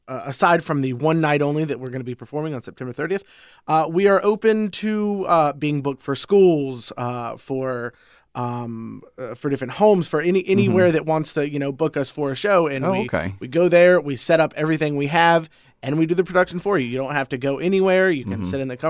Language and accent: English; Goldsboro, North Carolina, United States; now in Athens, United States; Goldsboro, North Carolina.